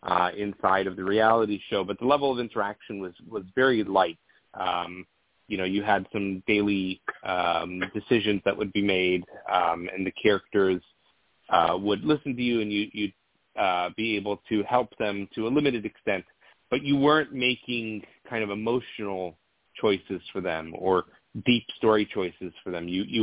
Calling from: New York, United States; Midtown, New York.

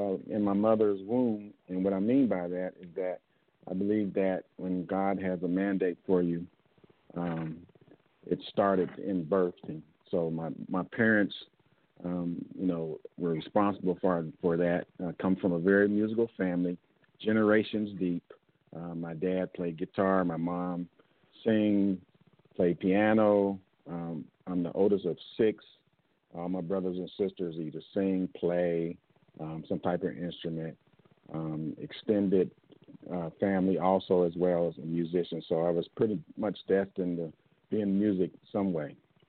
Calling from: Maryland, United States; I'm in Maryland suburb, just outside of Washington, D.C., our nation's capital.

